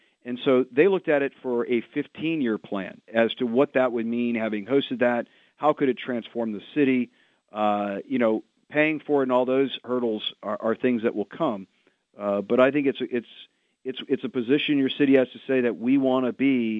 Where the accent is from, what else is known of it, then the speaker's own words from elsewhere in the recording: the South, United States; You know, I'm from the South, and I think if you'd asked Atlanta back in around 1990, could it host Olympics